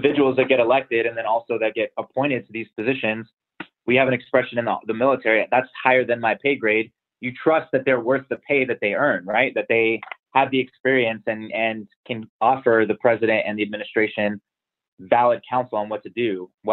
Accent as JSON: {"language": "English", "country": "United States", "said": "I'll say this to my fellow Americans, and I'm saying this as an American citizen"}